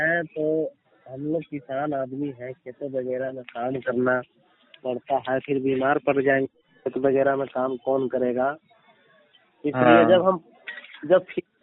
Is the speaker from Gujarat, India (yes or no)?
no; Karanja, Bihar, India; मैं बिहार से हूँ, हमारा जिला औरंगाबाद है और हमारा गांव का नाम है करंजा।